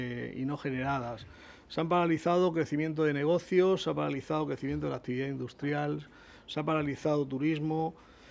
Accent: Region of Murcia, Spain; Como yo, como todos los murcianos, o como muchos murcianos, me siento decepcionado

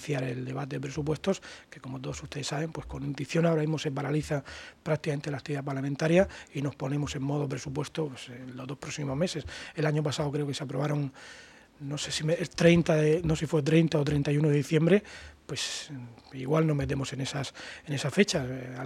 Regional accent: Region of Murcia, Spain; sino como murciano, como contribuyente, como persona que ama y quiere su tierra

